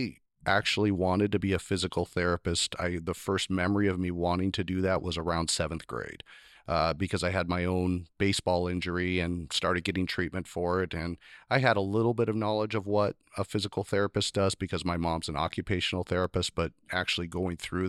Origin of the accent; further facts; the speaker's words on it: Owako, Washington, United States; I grew up in Owako, Washington. I graduated from high school there and then went off to Pacific University, came back